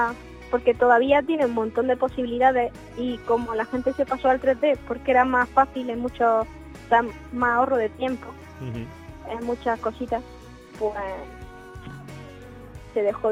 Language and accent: Spanish; Granada, Andalusia, Spain; Yo de Granada.